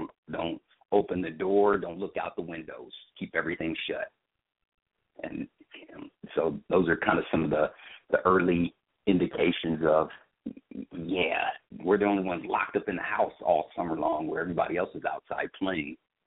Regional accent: Kansas City, Missouri, United States; also born or lived in Des Moines, Iowa; I was born in Des Moines, Iowa, but raised in Kansas City, Missouri.

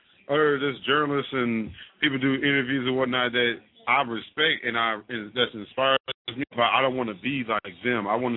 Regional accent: New Jersey, United States; Technically, I'm not because I'm originally from Jersey

